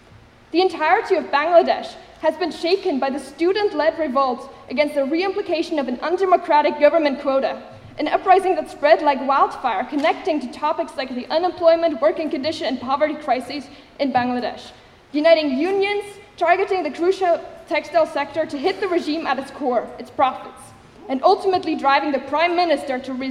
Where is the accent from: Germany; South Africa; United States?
Germany; spreading all the way from the US to my hometown in Germany.